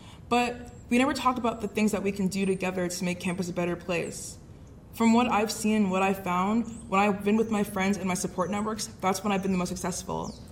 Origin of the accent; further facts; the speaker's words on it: Chicago, Illinois, United States; I'm majoring in government and minoring in English, and I'm from Chicago, Illinois.